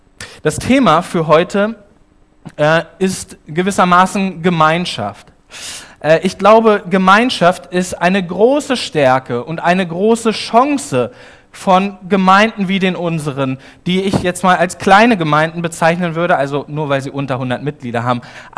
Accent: Lower Saxony, Germany; born there; Ich bin seit 4,5 Jahren in Großschwülper Pastor. Ich komme gebürtig aus dem Landkreis Gifhorn. Großschwülper ist der letzte Zipfel vom Landkreis Gifhorn. Ich bin in Wolfsburg zur Schule gegangen

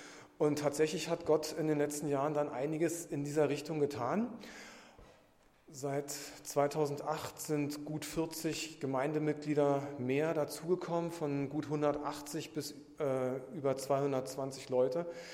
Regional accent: Magdeburg, Saxony-Anhalt, Germany; Jetzt hat er so ein bisschen mit reingenommen, was uns als Magdeburger beschäftigt.

